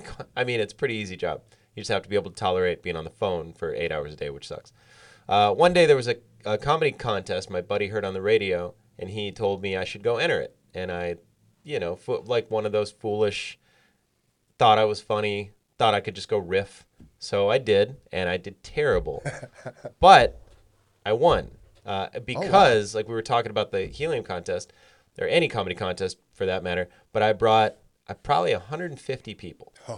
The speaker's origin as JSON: {"language": "English", "region": "South Dakota", "country": "United States", "tie": "born or raised there", "said": "Well, I grew up in South Dakota."}